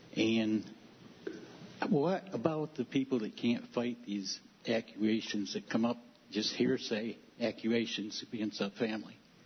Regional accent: Groton, Connecticut, United States; from Groton, and I recently married Bonnie

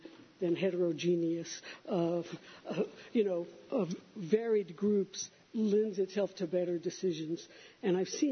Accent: Texas, United States; I grew up in Texas, and my dad used to take me to rural counties, and there was a jail there.

